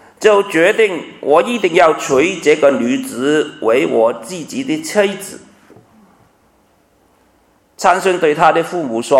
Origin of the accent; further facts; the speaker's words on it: Guangdong, China; first language Cantonese; Chinese is a second language; 真是我们广东话就是我们吃盐巴比你吃饭还要多，我这普通话怎么讲我不知道